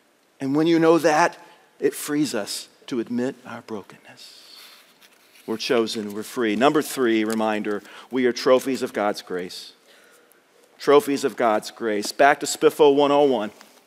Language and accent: English; Cedarville, United States; Yes, I grew up in Scott Street in Cedarville.